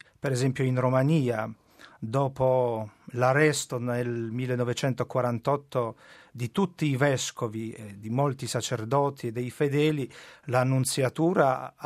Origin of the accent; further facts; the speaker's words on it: Poland; Italian is a second language; Io sono troppo giovane per ricordare proprio questa persecuzione dura che è stata anche in Polonia, sono polacco.